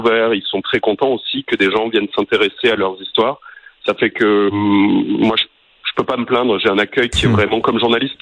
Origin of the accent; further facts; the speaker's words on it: Canada; que je venais du Canada